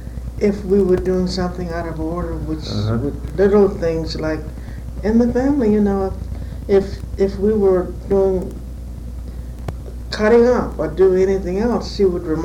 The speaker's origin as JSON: {"language": "English", "town": "Savannah", "region": "Georgia", "country": "United States", "tie": "born there", "said": "I was born in Savannah."}